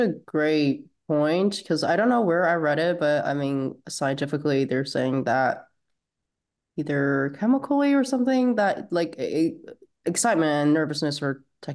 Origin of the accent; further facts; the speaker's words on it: China; But I grew up like in China, and we had very serious testing culture there.